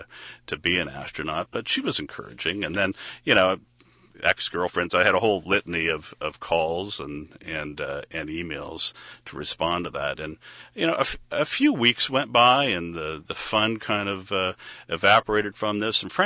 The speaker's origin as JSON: {"language": "English", "country": "Canada", "also_born_or_lived": "Houston, United States", "said": "The major impediment I had is being born in Canada and being Canadian, other than being 40 pounds overweight, that, you know, I wasn't going to make the U.S. citizenship requirement."}